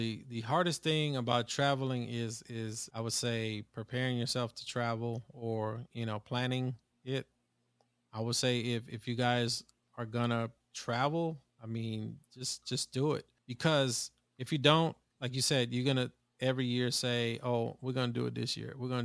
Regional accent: East Coast, United States; born there; I mean, I was born in the East Coast, but I mean, I would love to go to the West Coast.

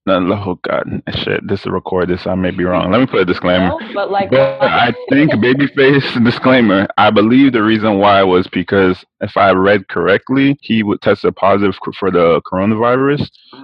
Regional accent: Miami, Florida, United States; I'm from Miami, so I knew maybe about half the songs

